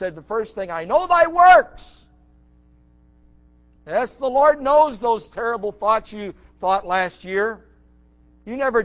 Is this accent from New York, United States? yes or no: yes; Buffalo, New York, United States; I know people in my hometown, Buffalo, New York, go to church every day.